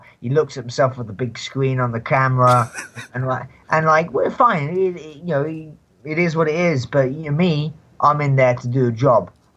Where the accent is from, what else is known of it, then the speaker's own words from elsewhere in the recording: London, United Kingdom; where I'm from London